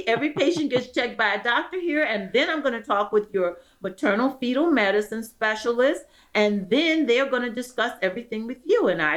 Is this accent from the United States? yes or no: yes; Philadelphia, Pennsylvania, United States; But the bottom line is he owned up that I was from Philadelphia and he had this broad grin on his face